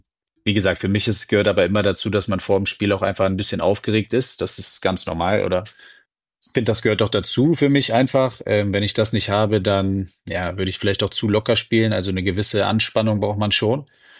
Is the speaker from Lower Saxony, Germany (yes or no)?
yes; Braunschweig, Lower Saxony, Germany; born there; now in Cologne, Germany; ich komme ja gebürtig aus Braunschweig.